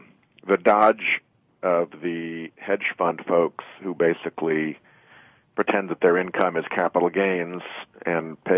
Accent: Rhode Island, United States; I'm from Rhode Island, so my examples are Rhode Island examples.

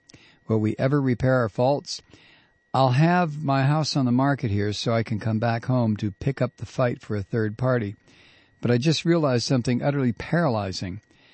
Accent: Massachusetts, United States; Massachusetts, my home state

